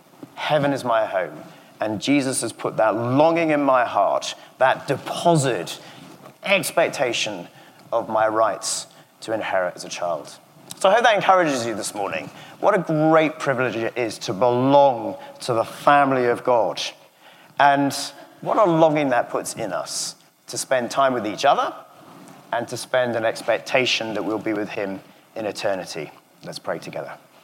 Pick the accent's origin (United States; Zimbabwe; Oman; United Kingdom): United Kingdom; England; accent: English; I would find that my English accent would be accentuated whenever I was amongst people.